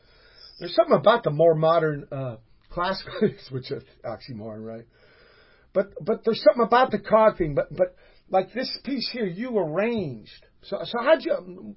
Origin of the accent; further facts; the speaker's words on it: Virginia, United States; born there; Well, you know, I was born in Virginia too. And I remember fireflies and crab apples and honeysuckle and.